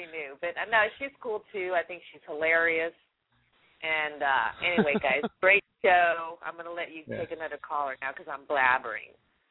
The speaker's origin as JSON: {"language": "English", "region": "Louisiana", "country": "United States", "said": "Yeah, I'm Guatawhiten. But I'm from Louisiana, so I'm Cajun in the heart, at heart."}